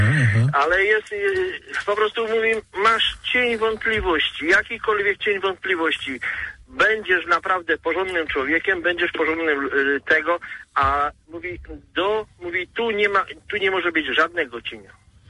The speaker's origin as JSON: {"language": "Polish", "town": "Szczyrk", "region": "Silesian Voivodeship", "country": "Poland", "said": "No, ja jestem konkretnie ze Szczyrku, nie?"}